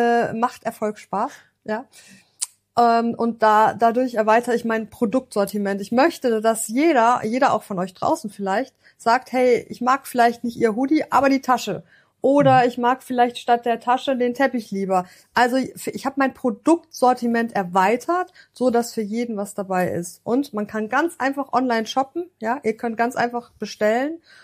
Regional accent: North Rhine-Westphalia, Germany; Ich komme aus dem Ruhrgebiet, war ein Macher

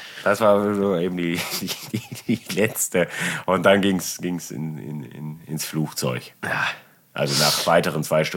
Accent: Germany; Ich weiß nicht, ich bin Deutscher.

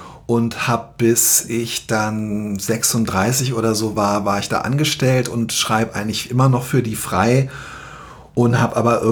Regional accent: Berlin, Germany; Ich bin in Zehlendorf in West-Berlin aufgewachsen. In Zehlendorf Mitte

